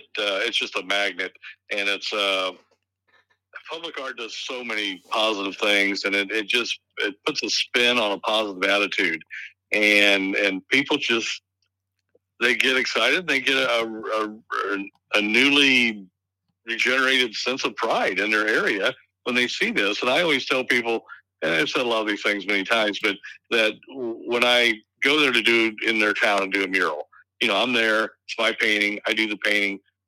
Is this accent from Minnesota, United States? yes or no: no; St. Louis, Missouri, United States; I said I grew up in St. Louis in 1966. My dad would take me down to watch the arch being constructed